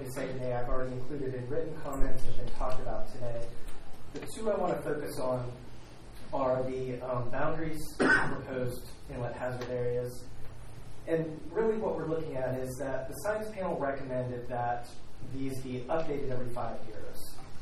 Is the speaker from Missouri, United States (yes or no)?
no; Chapel Hill, North Carolina, United States; I'm from Chapel Hill, North Carolina.